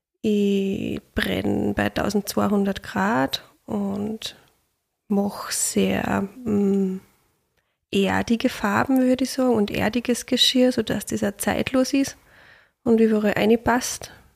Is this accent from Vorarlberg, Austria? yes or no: no; Styria, Austria; born there; now in Altaussee, Austria; eine gebürtige Enstalerin. Bin wegen dem Job noch aus See gekommen und wegen der Liebe geblieben. Mittlerweile ist Altaussee meine Heimat